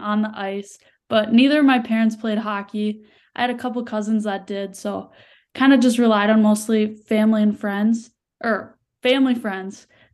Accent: Painesville, Minnesota, United States; Yeah, so I'm from Painesville. It's a super small town in between like St. Cloud and Wilmer in Minnesota. It's made up about like 2,000 people.

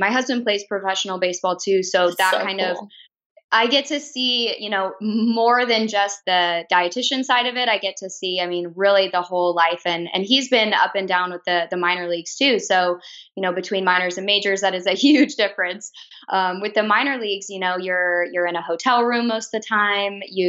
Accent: Lincoln, Nebraska, United States; So I was born and raised in Lincoln

